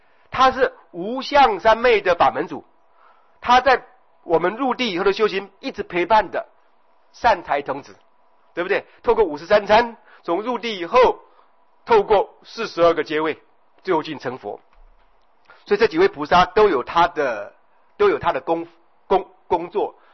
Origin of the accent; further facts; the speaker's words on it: China; first language Chinese; 我们又是原生在中国，中文是我们的母语啊